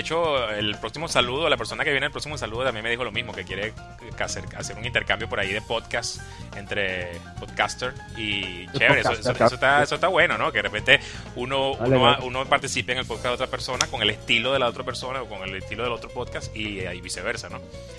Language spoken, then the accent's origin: Spanish; Venezuela; Mucha gente que yo he conocido acá, le digo, no, yo soy de Venezuela.